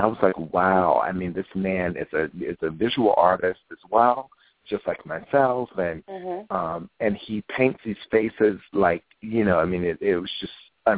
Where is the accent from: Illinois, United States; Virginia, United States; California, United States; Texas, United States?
Virginia, United States; because at that time, growing up in Virginia, You know, mm-hmm. I wasn't, you know, it wasn't an industry town like L.A. or New York, you know.